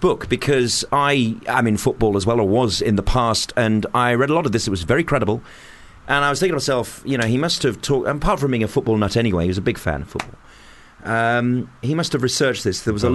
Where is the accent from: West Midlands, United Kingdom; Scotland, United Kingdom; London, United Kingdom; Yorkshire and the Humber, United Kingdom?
West Midlands, United Kingdom; Birmingham; My cousin, Dr. Fiona Starr, is someone I grew up with in Birmingham.